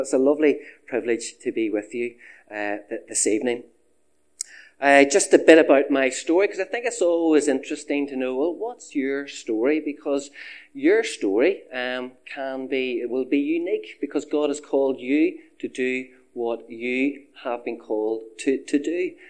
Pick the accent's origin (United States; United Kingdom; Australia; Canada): United Kingdom; Lurgan, Northern Ireland; I grew up on the Avenue Road in Lurgan, went to Lurgan College, and left the college in 1988.